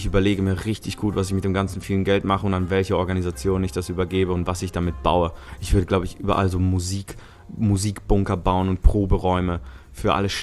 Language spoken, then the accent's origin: German; Switzerland; first language Italian/Swiss German; German is a second language; Ja, ich bin bilingual aufgewachsen in der Schweiz. Italienisch und Schweizerdeutsch.